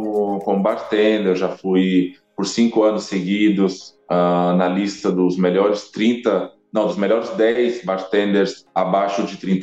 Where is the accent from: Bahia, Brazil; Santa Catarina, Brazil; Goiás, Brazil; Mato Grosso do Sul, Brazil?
Goiás, Brazil; Goiânia; now in Italy; sou de Goiânia, aquele goiano do pé rachado, como assim? Tenho aí meus humildes 29 anos, trabalho como bartender aqui na Itália já tem bastante tempo